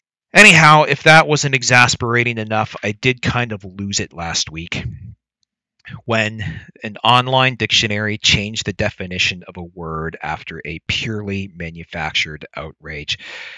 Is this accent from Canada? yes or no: yes; Canada; As a Canadian and a small government libertarian, I don't really have a horse in this race.